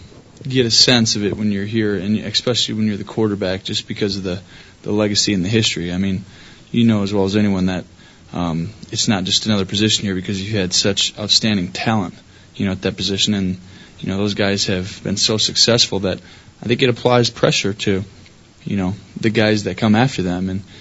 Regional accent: Wisconsin, United States; Well, I think, you know, growing up in Wisconsin, you can't help but like the Packers and like Favre.

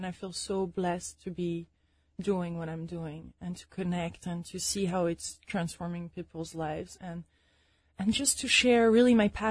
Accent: France; English is a second language; now in London, United Kingdom; In 2009, actually, I decided to move back to London. I'm originally from France.

